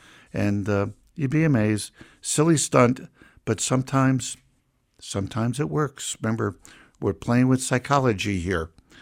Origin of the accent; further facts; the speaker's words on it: Colorado, United States; We're from Colorado, so we love those images.